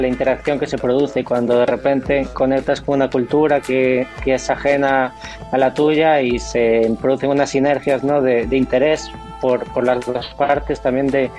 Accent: Galicia, Spain; mostrar la música de mi tierra, la música con la que yo crecí, lo que a mí me interesaba y también formaba parte de todo el imaginario y de la cultura gallega.

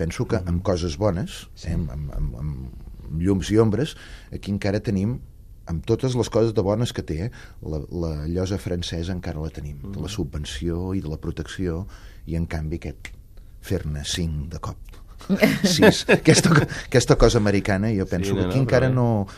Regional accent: Terrassa, Catalonia, Spain; No, sóc fill de Terrassa, però vinc a Sant Cugat.

